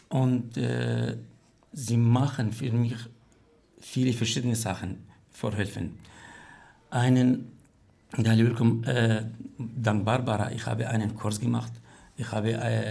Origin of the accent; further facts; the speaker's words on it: Iraq; German is a second language; now in Germany; Ja, natürlich, ich vermisse natürlich meine Heimat, aber ich sehe hier meine neue Heimat.